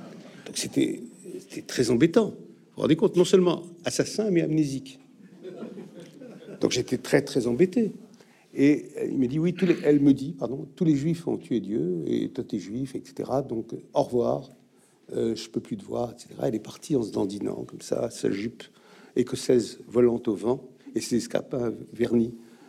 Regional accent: Tunisia; Mais je suis né en Tunisie, et j'étais bien en Tunisie.

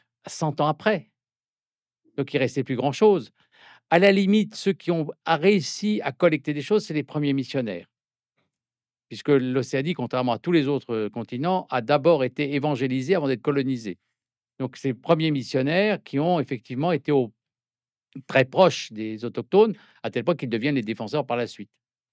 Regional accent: New Caledonia; si vous suivez l'actualité et que vous voyez ce qui se passe par exemple chez moi en Nouvelle-Calédonie

